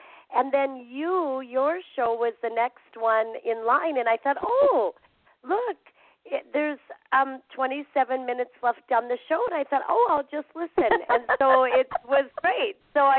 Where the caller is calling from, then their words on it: Minnesota, United States; I'm calling from northern Minnesota